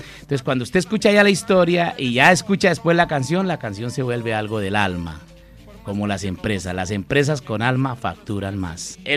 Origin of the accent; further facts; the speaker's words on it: Florián, Santander, Colombia; mi gran contento, mi descontento inspirador fue haber nacido en Florián, con todas estas cosas de la guerrilla, de estas montañas tan agrestes, de no tener acceso a la ciudad.